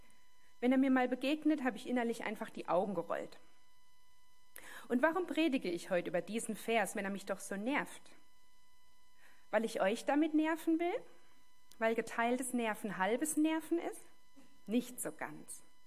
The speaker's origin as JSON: {"language": "German", "region": "Baden-Württemberg", "country": "Germany", "tie": "born or raised there", "also_born_or_lived": "North Rhine-Westphalia", "said": "jetzt schon 42 Jahre alt, bin immer noch verheiratet, habe 2 Kinder. Ich wurde in Nordrhein-Westfalen geboren und bin in Baden-Württemberg aufgewachsen."}